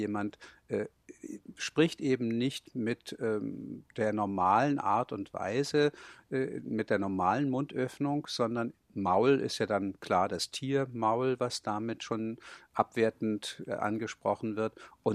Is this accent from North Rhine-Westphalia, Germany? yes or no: no; Burgheik, Bavaria, Germany; also born or lived in Hamburg; Ich bin ja in Oberfranken auf dem Dorf in Burgheik aufgewachsen und dort war es eben so, ich sprach Hochdeutsch und kein anderes Kind sprach Hochdeutsch.